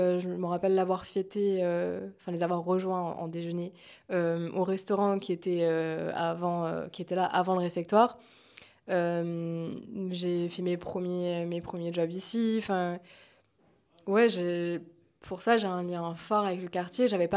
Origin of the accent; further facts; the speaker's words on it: Marseille, Provence-Alpes-Côte d'Azur, France; je pourrais jamais dire que je suis vraiment marseillaise, mais j'ai grandi à Marseille.